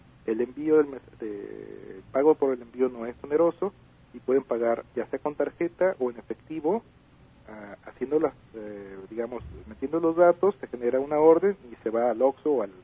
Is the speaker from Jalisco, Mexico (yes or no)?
yes; Sayula, Jalisco, Mexico; Yo también soy del sur de Jalisco, mis orígenes están allí, están en Sayula sobre todo.